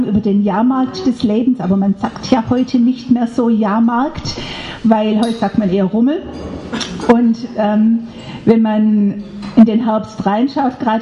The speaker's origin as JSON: {"language": "German", "town": "Heidenheim", "region": "Baden-Württemberg", "country": "Germany", "said": "Ich komme aus Heidenheim, gar nicht so weit weg von hier."}